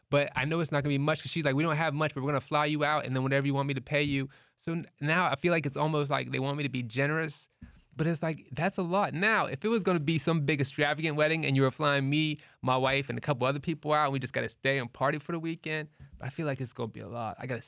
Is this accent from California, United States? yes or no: no; Ohio, United States; I'm from Ohio